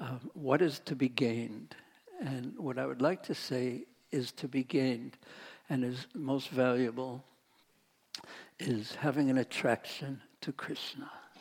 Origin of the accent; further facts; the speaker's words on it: New York, United States; now in Vrindavan, India; Because I'm from New York, I'm not quite a miracle story fan, but yet, Vrindavan is such a miraculous place.